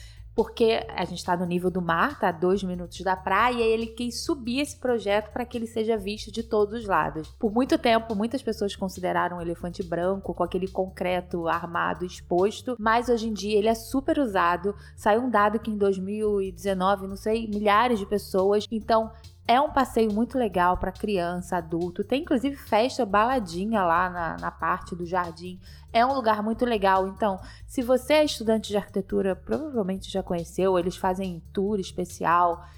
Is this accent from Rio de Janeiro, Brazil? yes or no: yes; Rio de Janeiro, Brazil; do Rio de Janeiro, que eu tenho o mínimo de propriedade para falar como carioca